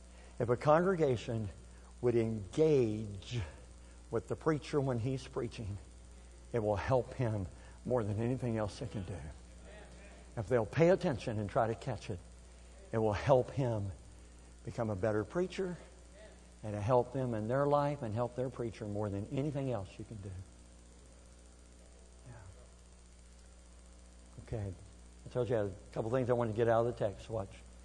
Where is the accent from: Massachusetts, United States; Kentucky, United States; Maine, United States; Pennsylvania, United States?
Kentucky, United States; I know I'm pronouncing it thing. I grew up in Kentucky. That's how we say it there. I know some of y'all say thing too.